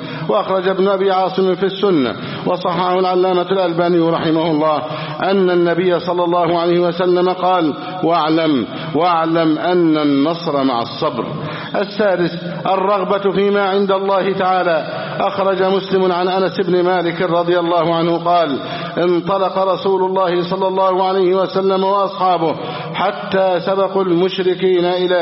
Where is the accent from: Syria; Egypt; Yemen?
Egypt; أن يحفظ بلدنا مصر أمنا أمانا